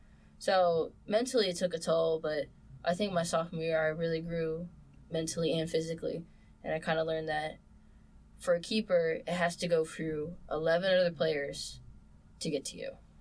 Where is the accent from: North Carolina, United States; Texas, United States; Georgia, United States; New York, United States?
Texas, United States; I originally am from Texas. I am living currently in a little town called Godley, but I went to school in Fort Worth.